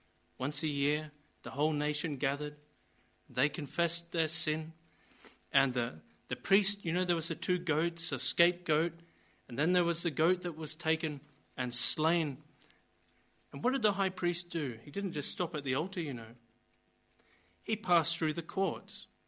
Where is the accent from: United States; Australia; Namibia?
Australia; And you see, as an Australian, I think all our chances were blown when our Prime Minister went there and put his arm around the Queen.